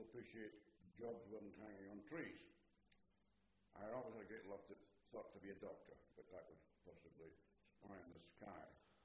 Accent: Dundee, Scotland, United Kingdom; also born or lived in Glasgow; War finished, I was born, and they came to Dundee, which was the hometown, his hometown, and my mother's hometown.

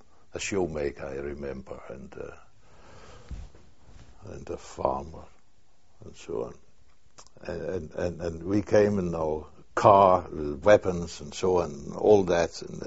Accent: Boyorp, Jutland, Denmark; It was in my hometown, Boyorp, it's called, in Jutland.

